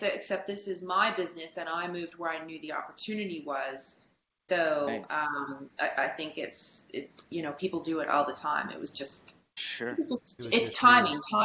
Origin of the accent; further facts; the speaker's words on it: Canada; for me as a Canadian, I wanted to stay in Canada.